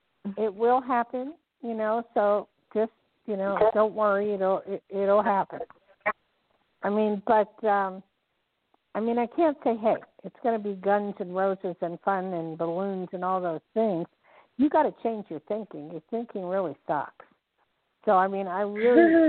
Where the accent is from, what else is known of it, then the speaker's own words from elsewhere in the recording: New Jersey, United States; It's because I'm from back east. I'm from New Jersey, New York area, and I just tell it like it is.